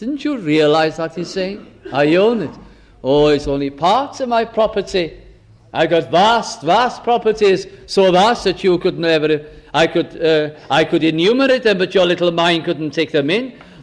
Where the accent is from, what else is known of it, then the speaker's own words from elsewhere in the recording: Caernarfon, Wales, United Kingdom; also born or lived in Lancashire; when we moved from North Wales to Lancashire, and every time I went to Manchester, I used to say just one thing.